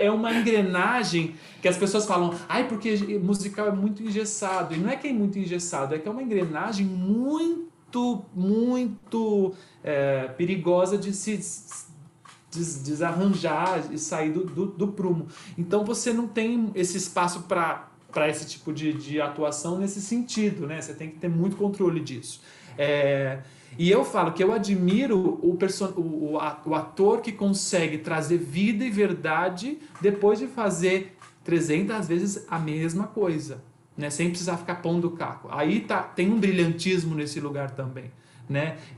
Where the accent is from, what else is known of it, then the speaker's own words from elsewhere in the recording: São Paulo, Brazil; now in Rio de Janeiro, Brazil; eu sou de São Paulo, mas eu moro no Rio, e então eu fazia a ponte aérea semanalmente.